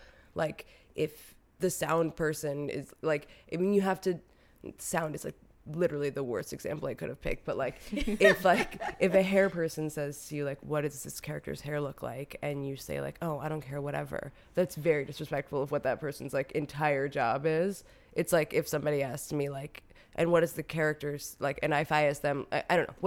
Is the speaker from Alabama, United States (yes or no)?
no; New York, United States; I very gay, very Latina. I grew up in Queens.